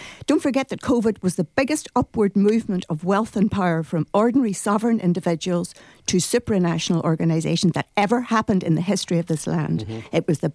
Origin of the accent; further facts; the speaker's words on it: Derry, Northern Ireland, United Kingdom; although I'm from Derry, again, I have Donegal ancestry. My granny was from Ishkeheen, and I have people from around the Letterkenny district in there.